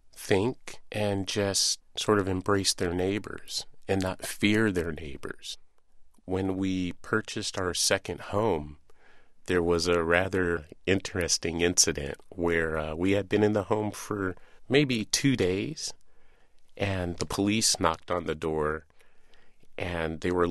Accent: Pacific Grove, California, United States; I'm from Pacific Grove, California.

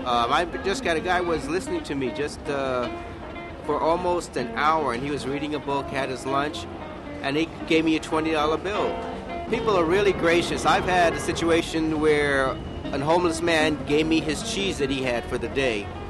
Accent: New York, United States; I was born here in New York. I was born in the Bronx.

